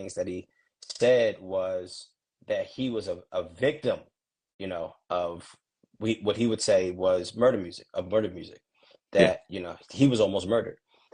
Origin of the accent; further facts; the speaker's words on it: Philadelphia, Pennsylvania, United States; which people know that I'm from Philly